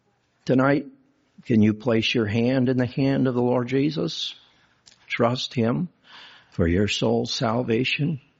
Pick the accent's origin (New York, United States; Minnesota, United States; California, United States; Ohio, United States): California, United States; But I said, "Yes, I'm from California."